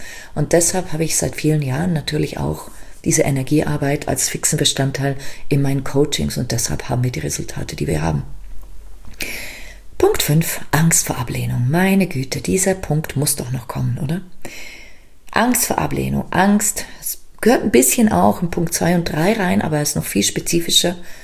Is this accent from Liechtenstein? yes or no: yes; Liechtenstein; born there; German is a second language; in meinem Dialekt würden wir sagen, groß im Kopf. Ich weiß nicht, ob das richtig Deutsch ist, aber ich bin ja auch in Liechtenstein geboren. Also Deutsch ist sozusagen eine Fremdsprache für mich.